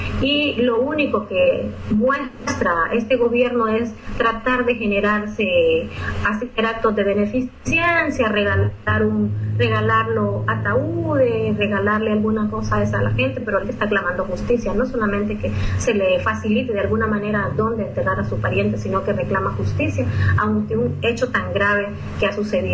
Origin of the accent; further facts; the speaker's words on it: Honduras; nosotros como hondureños y hondureñas tenemos el compromiso de seguir denunciando